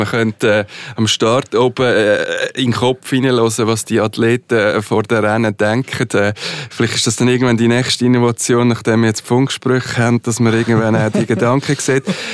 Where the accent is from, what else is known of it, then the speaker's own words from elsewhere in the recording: Switzerland; Die grossen Partys, die finden bei uns daheim in der Schweiz statt